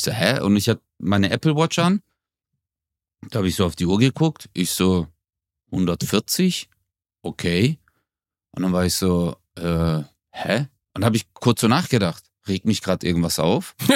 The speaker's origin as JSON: {"language": "German", "town": "Gelsenkirchen", "region": "North Rhine-Westphalia", "country": "Germany", "tie": "born or raised there", "said": "Und ich bin ja in Gelsenkirchen aufgewachsen."}